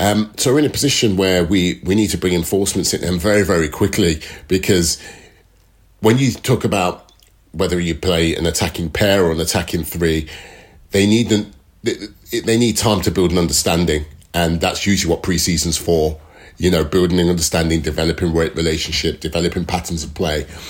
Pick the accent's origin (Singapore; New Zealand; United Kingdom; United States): United Kingdom; England; being an Englishman and living in the UK